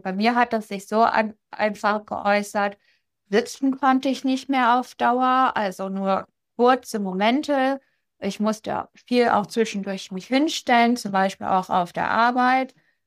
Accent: Schleswig-Holstein, Germany; Ich komme aus Schleswig-Holstein

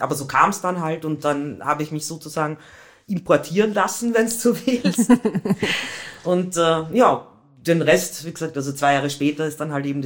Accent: Vienna, Austria; moved away as an adult; now in Hamburg, Germany; Aus Wien.

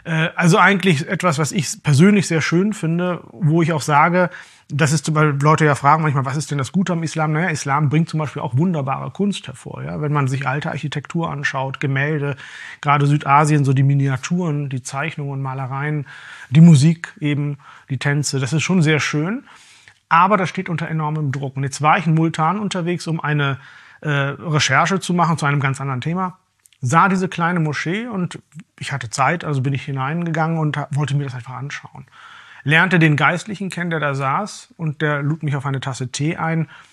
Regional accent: Germany; now in Austria; das merke ich eben in Ländern wie Deutschland, wo ich herkomme, wie Österreich, wo ich lebe

